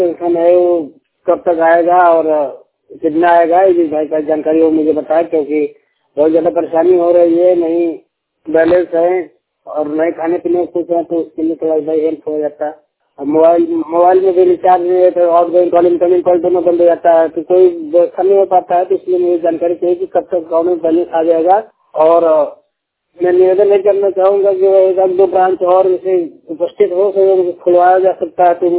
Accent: Mirzapur, Uttar Pradesh, India; Mirzapur district Uttar Pradesh से बात कर रहा हूँ। ग्रामीण क्षेत्र का रहने वाला हूँ

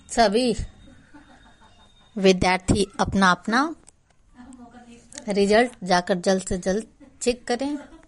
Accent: Marda, Uttar Pradesh, India; ग्राम post मर्दा जिला गाजीपुर की रहने वाले हैं।

